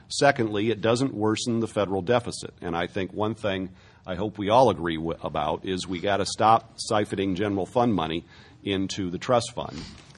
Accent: California, United States; And one thing I have to plea for as a Californian is that it would be nice if Washington rewarded us for self-help.

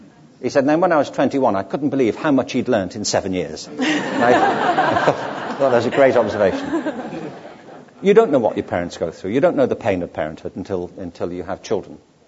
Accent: Liverpool, North West England, United Kingdom; born there; I was born in 1950 in Liverpool.

